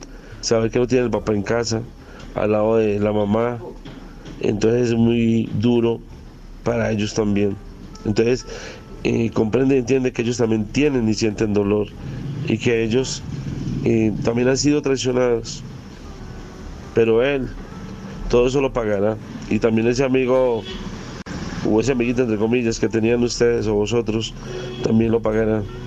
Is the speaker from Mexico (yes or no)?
no; Colombia; como colombiano, pues tuve una experiencia, bueno, parecida